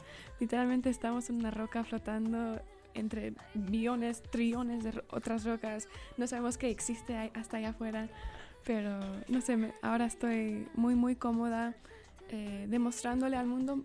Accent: California, United States; yo crecí en California, entonces por eso me notan tal vez un acento muy raro, inusual. Pero crecí con dos padres... bueno, mi papá es mexicano, mi mamá es cubana.

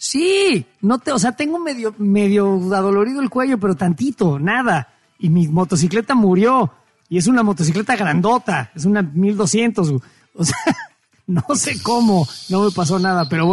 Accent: Mexico; la verdad soy mexicano

